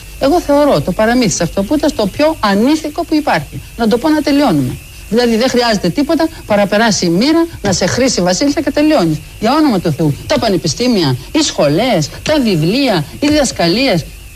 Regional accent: Chiliomodi, Peloponnese, Greece; Πάντοτε ότι είμαι από το Χιλιομόδι και εκεί η παιδική μου ηλικία εκεί ήταν.

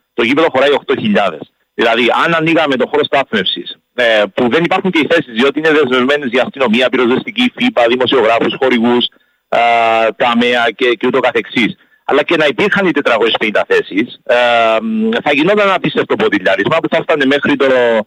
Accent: Nicosia, Nicosia District, Cyprus; έχουμε Λεμεσό πλέον και είμαι Λευκοσιάτης

